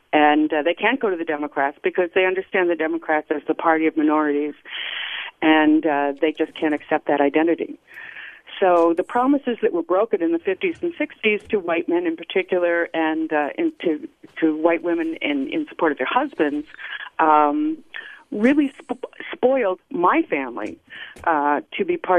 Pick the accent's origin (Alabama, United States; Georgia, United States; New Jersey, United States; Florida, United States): New Jersey, United States; now in San Francisco, United States; I'm calling from San Francisco, but I grew up in New Jersey, probably not far from where your speaker grew up from. We were a white Anglo-Saxon Protestant family.